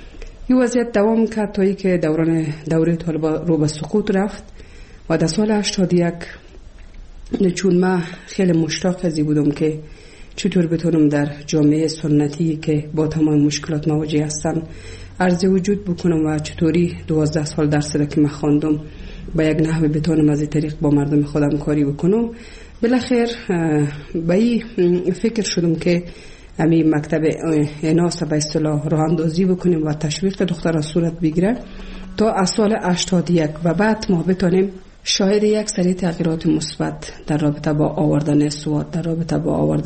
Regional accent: Kabul, Afghanistan; also born or lived in Bamyan; از ولسوالی شیبر ولایت بامیان هستم. در سال 1356 در یک خانواده روشن فکر ما در ولایت کابل به دنیا آمدم و تحصیلات خودم در کابل و پایان رسادم تا صنف 12 را

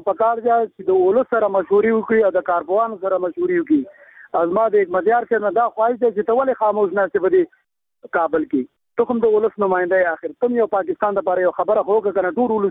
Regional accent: Nangarhar, Afghanistan; د ننګرهار

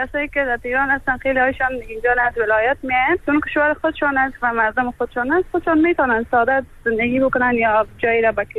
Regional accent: Afghanistan; moved away; من از افغانستان آمدم، در اول یک ماهی خانه فامیلا بودم

